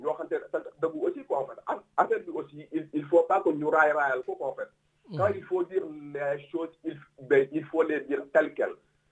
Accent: Senegal; Nous sommes tous des Sénégalais, nous sommes bien éduqués.

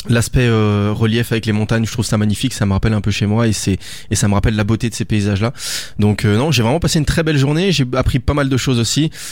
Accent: Auvergne-Rhône-Alpes, France; Alors moi, j'ai déjà des parcs nationaux chez moi en Haute-Savoie, parce que je viens de pas très loin d'Annecy, pas très loin de Chamonix

